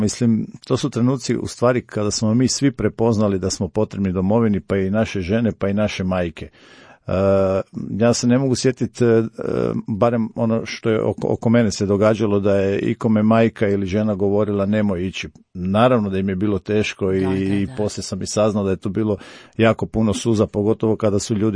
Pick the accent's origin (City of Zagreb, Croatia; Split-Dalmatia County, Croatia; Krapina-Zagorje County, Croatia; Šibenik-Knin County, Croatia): City of Zagreb, Croatia; Zagreb; Dolazim iz Zagreba, rođeni sam Zagrepčanin, iako moje porijeklo je Bosanska Posavina, okolica Dervente po roditeljima.